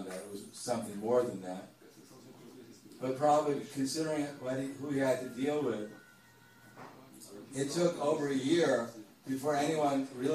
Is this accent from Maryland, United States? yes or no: no; New York, United States; I grew up in, not in that area, but I grew up in New York.